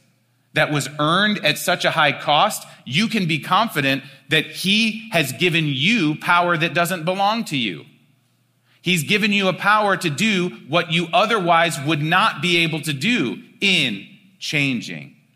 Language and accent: English; Cleveland, Ohio, United States; I'm from Cleveland, Ohio, originally.